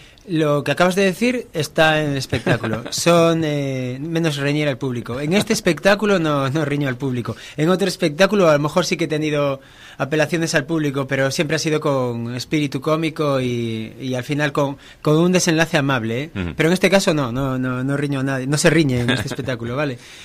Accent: Santiago de Compostela, Galicia, Spain; Soy de Santiago de Compostela, sí. Vivo en Galicia

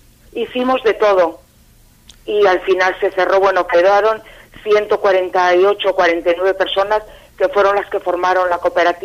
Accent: Laredo, Cantabria, Spain; Es mi pueblo, le quiero con locura al pueblo y a la gente, para mí es el mejor pueblo

